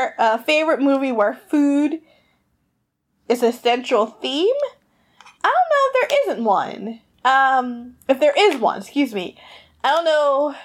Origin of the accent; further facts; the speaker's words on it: New Jersey, United States; So I live in North Jersey. I was born and raised in South Jersey. I came up to North Jersey for grad school to get my master's.